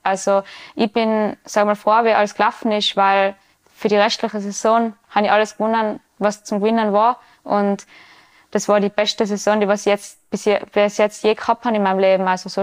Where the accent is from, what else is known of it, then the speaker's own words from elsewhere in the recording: Tyrol, Austria; Das ist wie, als da die da bei uns im Ötztal in die Berge umfahren, weil das Rennen ist auch auf 1800.